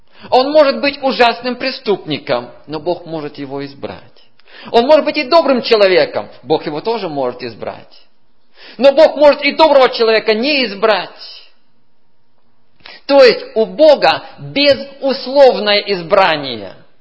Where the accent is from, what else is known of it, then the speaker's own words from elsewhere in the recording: Russia; мы, как выходцы из России, там, Когда союз был закрытый